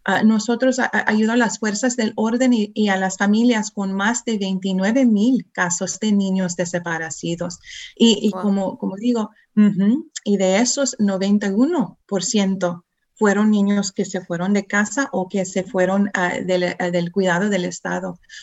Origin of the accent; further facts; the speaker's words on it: Texas, United States; Spanish is a second language; now in Austin, United States; soy de Texas. Estoy hablando con ustedes desde Austin. Quiero decir perdón, lo entiendo mejor que lo puedo hablar. Soy de Texas y hay veces que hablo en Tex-Mex.